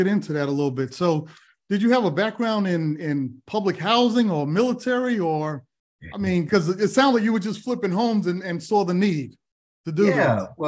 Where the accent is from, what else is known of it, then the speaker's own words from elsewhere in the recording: New York City, New York, United States; I didn't grow up in Detroit. I grew up in New York City, but shoveling snow and putting those socks on with the plastic bags over your feet.